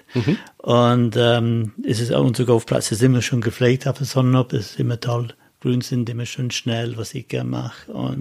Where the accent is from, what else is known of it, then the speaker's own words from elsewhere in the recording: United Kingdom; accent: English; German is a second language; now in Germany; Und dann sind wir nach England gekommen. Und dann, wie gesagt, ich war gewachsen in England, so englische Akzent habe ich und kein schottischer.